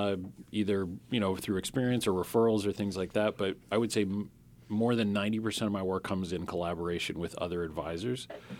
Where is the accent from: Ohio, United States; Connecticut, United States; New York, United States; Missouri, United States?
Connecticut, United States; I feel like it was destiny. I grew up in Connecticut.